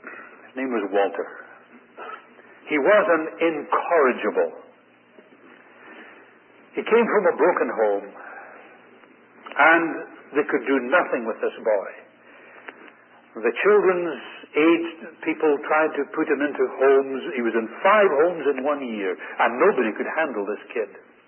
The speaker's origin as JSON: {"language": "English", "region": "Scotland", "country": "United Kingdom", "accent": "Scottish", "said": "He looked up in surprise, I suppose because of my Scottish accent."}